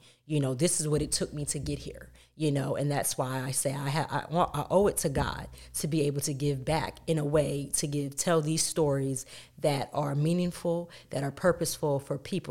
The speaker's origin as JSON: {"language": "English", "town": "York", "region": "Pennsylvania", "country": "United States", "tie": "born or raised there", "said": "Well, I'm originally from, I was born in New York. Okay. Raised in York, Pennsylvania by my aunt, my great aunt"}